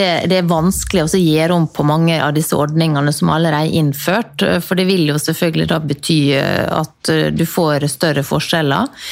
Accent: Møre og Romsdal, Norway; jeg er jo sunnmøring

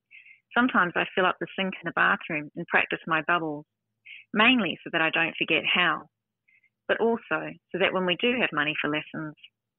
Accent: New Zealand; I grew up in New Zealand

